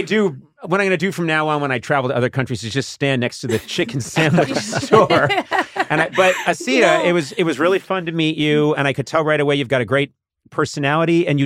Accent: Boston, Massachusetts, United States; I understand there have been depictions of my hometown of Boston, which portray us as loud, abrasive people that wear Red Sox caps backwards and just eat chowder.

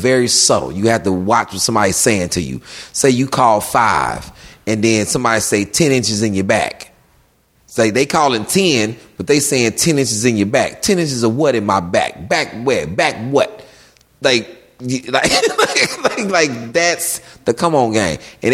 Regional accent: Houston, Texas, United States; Everybody's from Houston. And then I say, well, I'm from the south side of Houston.

